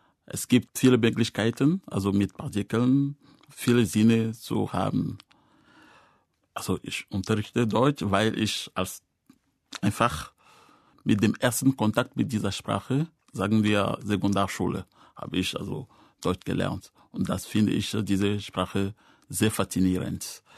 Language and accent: German; Togo; Ich komme aus Togo in Westafrika. Ich bin im Jahre 1967 geboren